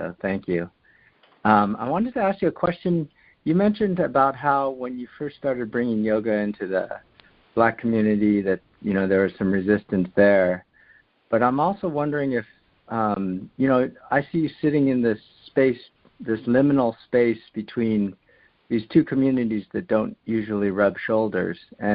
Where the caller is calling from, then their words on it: Cupertino, California, United States; I'm calling from Cupertino.